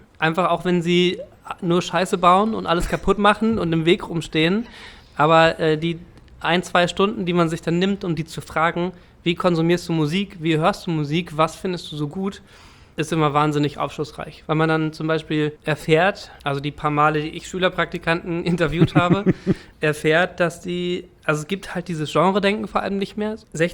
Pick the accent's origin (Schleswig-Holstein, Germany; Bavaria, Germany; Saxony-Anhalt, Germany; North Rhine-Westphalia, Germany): Saxony-Anhalt, Germany; Aber in Hamburg auch oder nur bei uns in der Altmark?